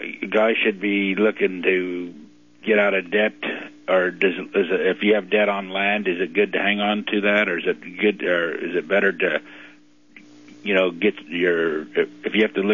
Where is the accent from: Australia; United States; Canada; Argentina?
Canada; I'm from Canada. We're running surpluses.